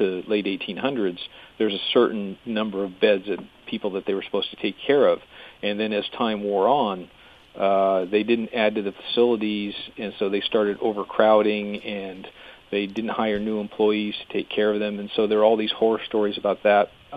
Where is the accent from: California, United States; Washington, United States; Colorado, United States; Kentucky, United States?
Washington, United States; Vancouver; No, I'm from Vancouver, Washington.